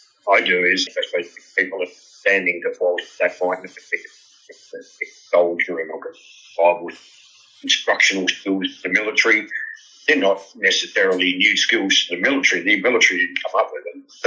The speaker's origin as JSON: {"language": "English", "region": "Tasmania", "country": "Australia", "tie": "born or raised there", "moved": "yes", "said": "I was certainly growing up in Tassie"}